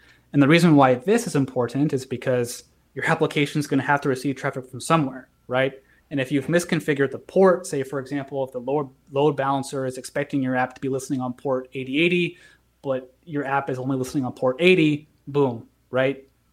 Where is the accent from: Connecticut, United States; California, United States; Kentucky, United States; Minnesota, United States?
California, United States; No. Oh. I'm from California.